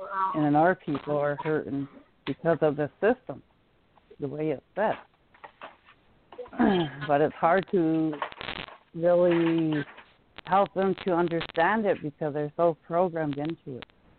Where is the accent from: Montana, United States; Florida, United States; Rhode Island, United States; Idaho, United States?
Montana, United States; from Northwest Montana, from the Pawnee Nation Reservation, which everybody knows as the Blackfeet.